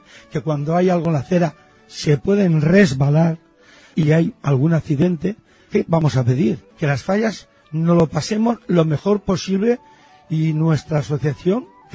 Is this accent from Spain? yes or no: yes; Valencia, Valencian Community, Spain; Yo soy valenciano, nacido en la calle Sagunto, en la calle San Guillem